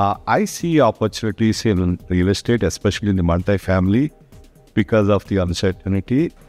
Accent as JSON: {"language": "English", "town": "Tampa", "region": "Florida", "country": "United States", "said": "I'm from Tampa, Florida."}